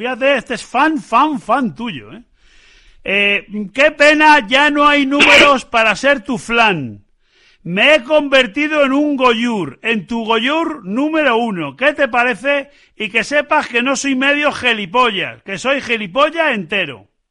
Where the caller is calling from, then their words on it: Valladolid, Castile and León, Spain; de Valladolid.